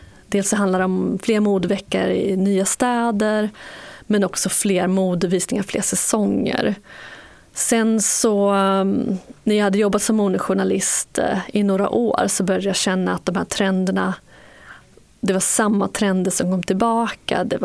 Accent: Skara, Västra Götaland County, Sweden; När jag växte upp i Skara så var jag väldigt fascinerad av olika populärkulturer

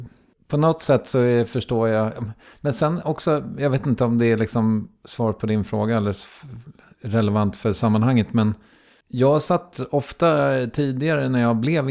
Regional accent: Strängnäs, Södermanland, Sweden; Nej, jag kommer från Strängnäs, din jävla idiot.

